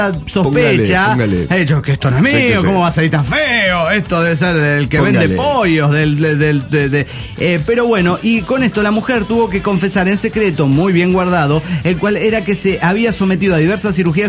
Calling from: Mexico City, Mexico; del Distrito Federal.

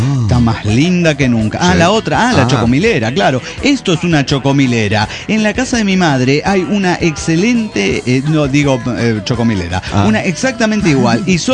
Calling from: Guadalajara, Jalisco, Mexico; de Guadalajara.

